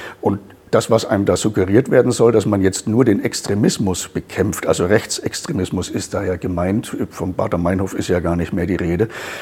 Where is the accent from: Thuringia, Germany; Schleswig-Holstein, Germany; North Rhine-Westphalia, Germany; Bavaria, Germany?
Bavaria, Germany; Ich bin Bayer, ne, und komme trotzdem nach Berlin.